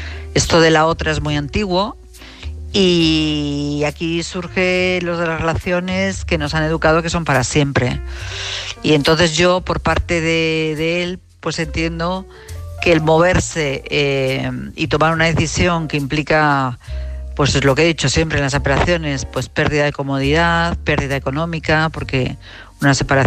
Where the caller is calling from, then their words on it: Madrid, Community of Madrid, Spain; de Madrid